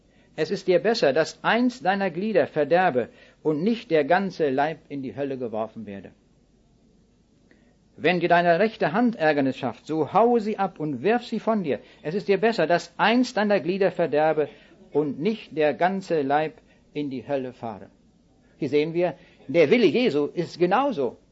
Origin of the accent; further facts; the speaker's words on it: North Rhine-Westphalia, Germany; Stellen wir uns vor, bei uns im Siegerland, da oben in Westfalen, da gibt es eine riesige Talbrücke